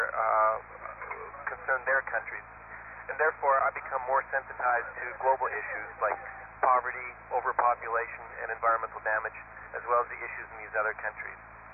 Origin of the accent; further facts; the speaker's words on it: Canada; I'm Canadian, and certainly some of the issues that we're facing in Canada are important to me.